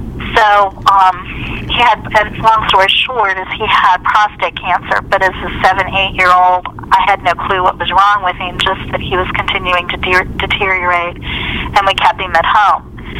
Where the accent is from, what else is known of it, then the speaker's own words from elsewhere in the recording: Williamsport, Pennsylvania, United States; I was born and raised in Williamsport, and as I said, I was an only child, and my father was an electrician